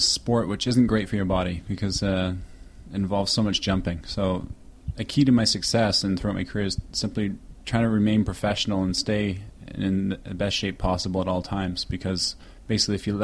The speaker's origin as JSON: {"language": "English", "town": "London", "region": "Ontario", "country": "Canada", "tie": "born or raised there", "said": "To start with, growing up here in London was a fantastic experience. I was adopted at 6 weeks old and lucky enough to fall into"}